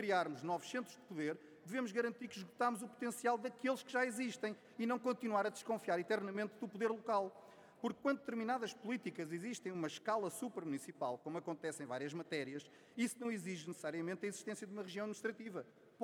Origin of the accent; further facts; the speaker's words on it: Lisbon, Portugal; Sou lisboeta